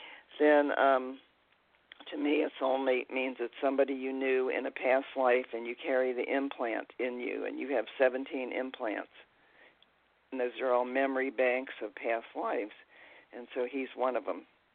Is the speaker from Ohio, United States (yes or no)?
yes; Ohio, United States; Now, he's from New York. I'm from Ohio, and he's 9 years younger.